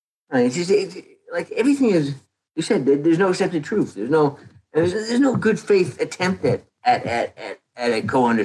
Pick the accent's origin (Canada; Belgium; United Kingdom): Canada; moved away as an adult; now in United States; I came from Canada in 1979.